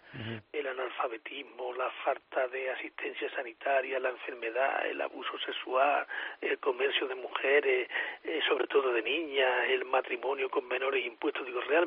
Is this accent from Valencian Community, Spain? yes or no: no; Córdoba, Andalusia, Spain; born there; yo soy nacido en Córdoba